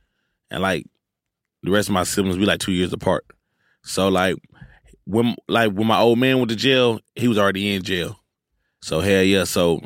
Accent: Houston, Texas, United States; You know, I'm from Houston, bro. We be dealing with triple digits, 111, 110, goddamn, for like 70% of the year.

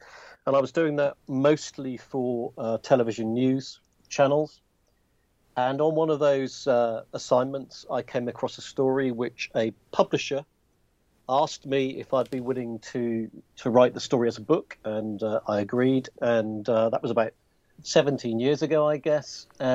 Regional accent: United Kingdom; I'm a Brit

